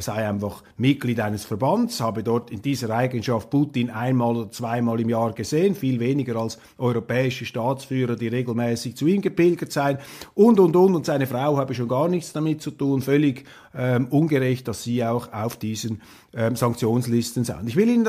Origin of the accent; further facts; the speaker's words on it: Switzerland; da schäme ich mich als Schweizer